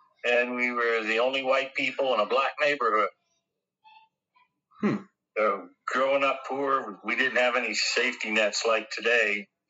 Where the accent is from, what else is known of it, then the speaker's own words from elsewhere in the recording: New Castle, Pennsylvania, United States; born there; also born or lived in Houston; now in Colorado Springs, United States; I was born on May 5th, 1947, in Newcastle, Pennsylvania. Newcastle is about 50 miles north of Pittsburgh and 20 miles east of Youngstown, Ohio.